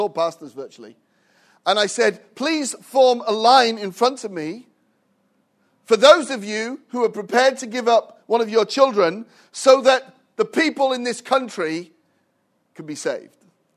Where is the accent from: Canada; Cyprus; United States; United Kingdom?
United Kingdom; Wales; I'm actually a Welshman, though I don't speak Welsh. I did live there for 16 years